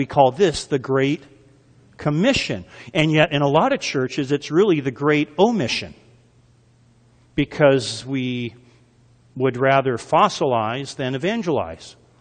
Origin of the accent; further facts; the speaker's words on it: Canada; Yeah, I'm Canadian, by the way.